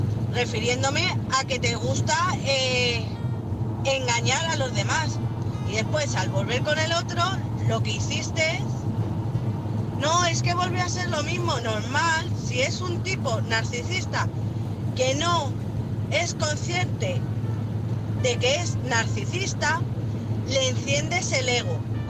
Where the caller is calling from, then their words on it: Madrid, Community of Madrid, Spain; de Madrid.